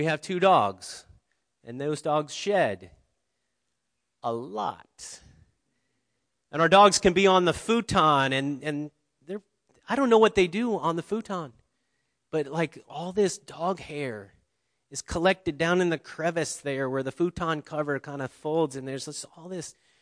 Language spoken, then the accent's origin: English; Ohio, United States; I grew up in Ohio, and we had an apple orchard. We had some acreage, and we had apple trees